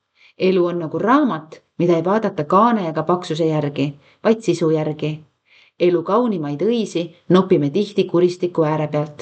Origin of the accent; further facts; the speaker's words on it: Kuressaare, Saare County, Estonia; born there; Sündisin Kuressaare linnas. Elan Sirge kodus.